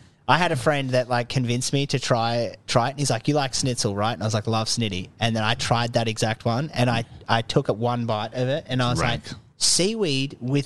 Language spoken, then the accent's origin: English; Australia; I love Australia and being an Australian